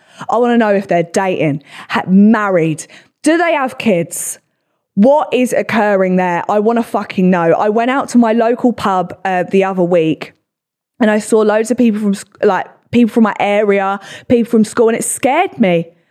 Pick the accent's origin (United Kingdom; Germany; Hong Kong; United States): United Kingdom; England; only because we're English. No one cheerleads over here.